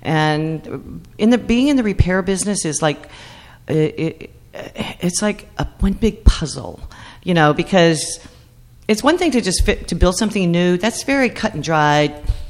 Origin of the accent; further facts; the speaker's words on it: Arkansas, United States; now in New Jersey, United States; I come from Arkansas originally, where things really many times are not inspected.